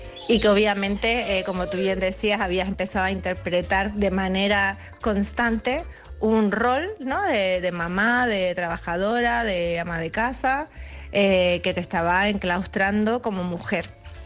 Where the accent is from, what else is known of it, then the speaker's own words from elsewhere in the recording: Canary Islands, Spain; de Gran Canaria, vuestra corresponsal, experta en salud mental, emocional y energética